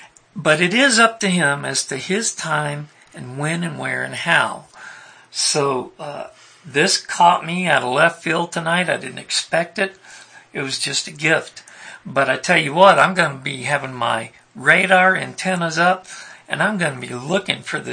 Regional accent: Ireland; accent: Irish; Excuse my Irish accent.

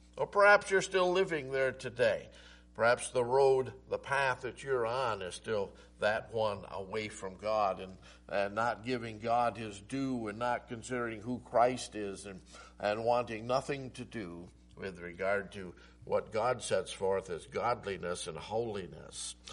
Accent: New York, United States; Well, I'm not from Pennsylvania. I'm from New York, brought up there, not the city.

